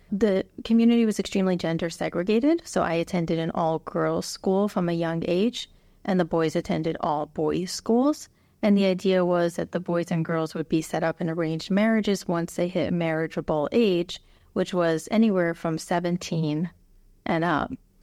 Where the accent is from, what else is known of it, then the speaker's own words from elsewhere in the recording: Brooklyn, New York, United States; I was raised in Hasidic Brooklyn, as you said, and it looks exactly like what you see in the documentaries